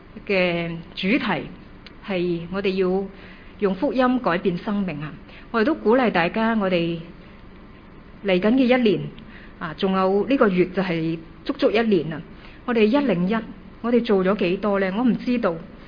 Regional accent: Hong Kong; 我求神给我们香港人看到的

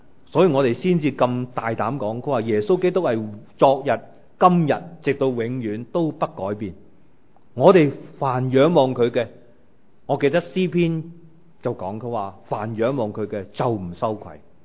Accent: China; 我们中国人

